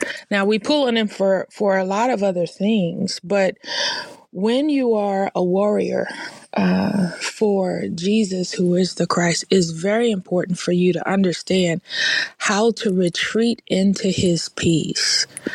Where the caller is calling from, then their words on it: Boston, Massachusetts, United States; I am tapping in from Boston, Massachusetts.